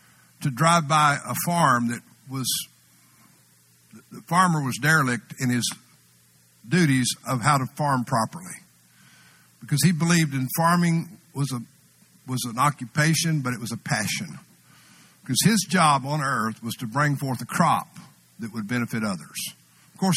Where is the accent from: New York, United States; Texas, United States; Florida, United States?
Texas, United States; Muleshoe; Oh, yeah, growing up in Muleshoe.